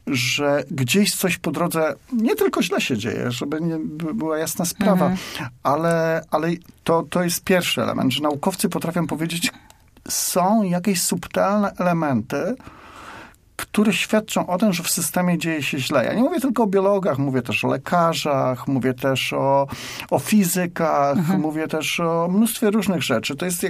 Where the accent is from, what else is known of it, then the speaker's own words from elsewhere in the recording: Wolsztyn, Greater Poland Voivodeship, Poland; jak byłem dzieckiem i dorastałem w okolicach Wolsztyna.